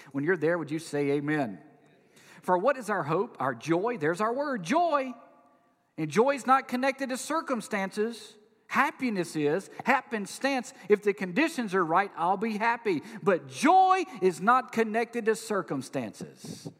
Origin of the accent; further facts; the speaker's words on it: Louisiana, United States; But when we cross the line to get into Louisiana, everybody knows.